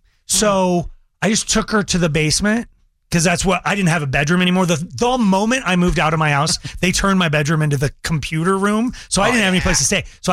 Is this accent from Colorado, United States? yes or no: yes; Longmont, Colorado, United States; I'm on the road and I come back to my hometown, Longmont, and did the Black Wednesday thing.